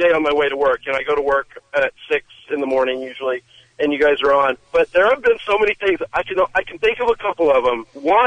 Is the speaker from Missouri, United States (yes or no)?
yes; Kansas City, Missouri, United States; I grew up in Kansas City and would go to the minor league hockey games.